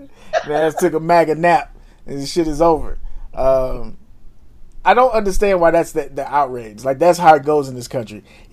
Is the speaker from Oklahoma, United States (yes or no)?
no; St. Louis, Missouri, United States; It was the most, like, and I'm from St. Louis and I've seen some bullshit.